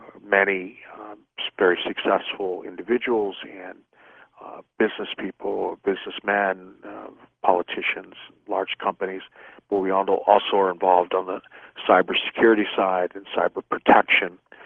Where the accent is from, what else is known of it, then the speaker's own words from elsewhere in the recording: California, United States; Well, I think since I was a young boy growing up in Silicon Valley, having started out when I was 9 years old, back in the late 70s, early 80s, with an Apple II computer